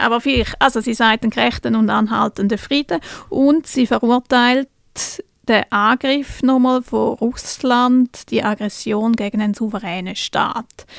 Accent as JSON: {"language": "German", "country": "Switzerland", "said": "Ich glaube, als Schweizer oder die Schweizer Regierung, die schaut mal vor allem, dass sie niemandem auf die Füße steht. Wir sind ja auch ein neutrales Land"}